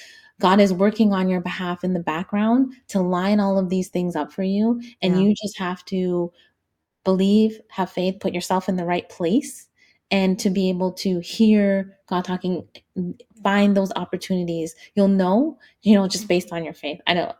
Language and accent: English; Canada; So whether you're a foreign national, a Canadian, because I'm Canadian, or you know, somebody who's new to the country